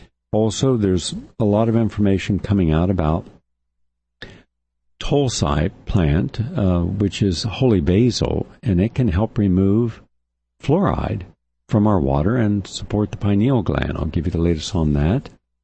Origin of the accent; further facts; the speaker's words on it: the South, United States; I grew up in the South. We love kale.